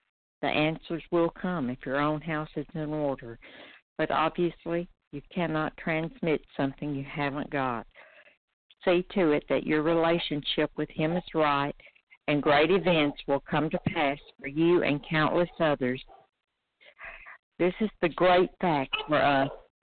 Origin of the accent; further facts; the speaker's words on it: Malden, South Carolina, United States; I'm from Malden, South Carolina, gratefully recovered for today.